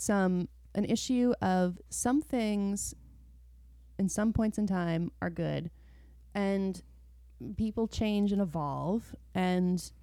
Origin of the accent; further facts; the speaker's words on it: New England, United States; I grew up in New England too